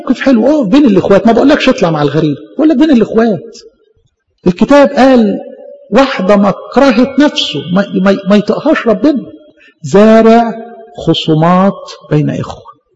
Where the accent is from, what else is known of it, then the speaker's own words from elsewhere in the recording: Egypt; حتى اللي كانت طبيعية حتى فينا كمصريين ما بقتش موجودة